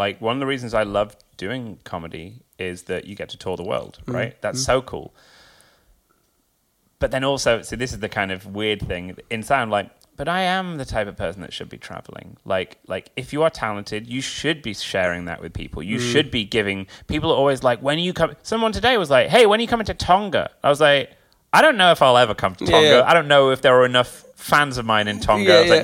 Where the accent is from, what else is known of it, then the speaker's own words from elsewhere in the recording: Sale, North West England, United Kingdom; Yeah, from Sale in Manchester. I don't sound like I'm from Manchester, and I don't know why. My mum's from Yorkshire, my dad's from Birmingham, and they both didn't have accents.